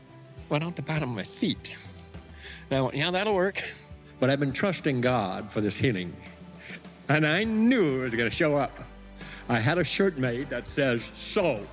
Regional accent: Crookston, Minnesota, United States; also born or lived in Fargo, North Dakota; I'm originally from Crookston, Minnesota, but I lived in Fargo, North Dakota for about 40-some years.

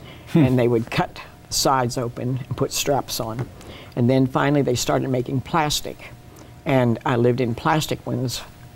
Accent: Pennsylvania, United States; Because I came from Pennsylvania.

